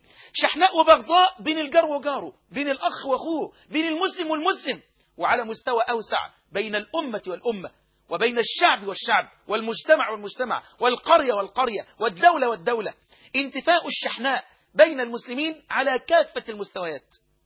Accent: Egypt; هي نقابة الأطباء عندنا في مصر

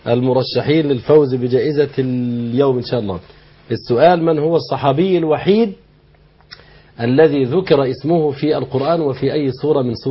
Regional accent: Egypt; احنا مصريين

